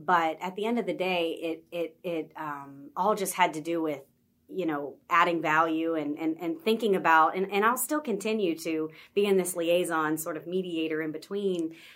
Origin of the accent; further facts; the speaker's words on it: Wheeling, West Virginia, United States; I'm actually from West Virginia. I'm from Wheeling.